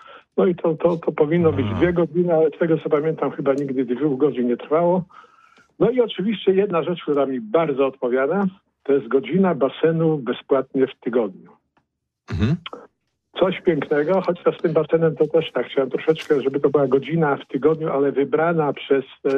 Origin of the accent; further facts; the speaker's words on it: Poznań, Greater Poland Voivodeship, Poland; urodziłem się w Poznaniu, ponad 50 lat spędziłem w Poznaniu i zastanawiam się nad powrotem do Poznania